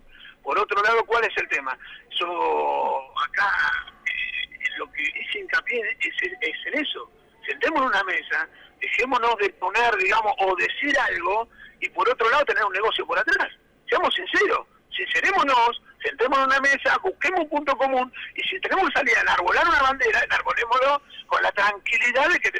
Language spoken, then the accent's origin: Spanish; Tandil, Buenos Aires Province, Argentina; Gente que somos de Tandil